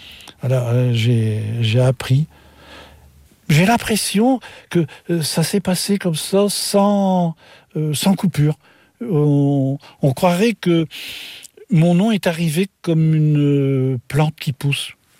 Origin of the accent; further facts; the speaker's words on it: France; Je suis français